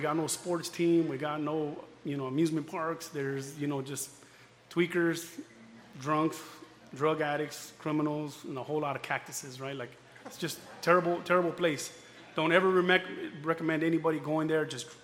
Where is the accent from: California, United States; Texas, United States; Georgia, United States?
California, United States; El Monte; born there; Well, I was born in San Gabriel Valley, down there in a city called El Monte, kind of a, you know, rough neighborhood